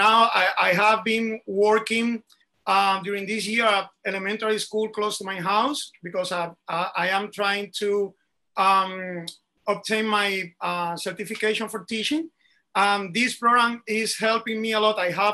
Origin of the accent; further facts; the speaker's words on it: Cuba; moved away as an adult; now in New York, United States; I am from Cuba, first of all. I have been living here in New York for a little bit over 7 years.